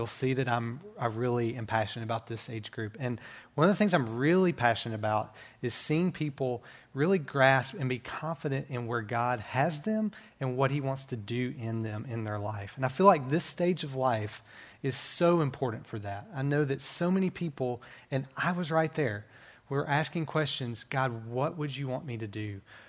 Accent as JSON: {"language": "English", "town": "Birmingham", "region": "Alabama", "country": "United States", "moved": "as an adult", "said": "I came from Birmingham, Alabama. My wife and I moved here this summer, have some fans of Birmingham, it's a good thing."}